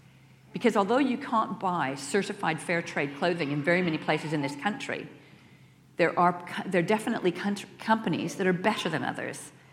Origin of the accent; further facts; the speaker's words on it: United States; now in New Zealand; which is partly because I'm American